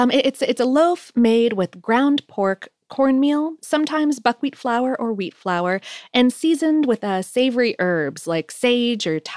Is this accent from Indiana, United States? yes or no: no; Ohio, United States; born there; also born or lived in Pennsylvania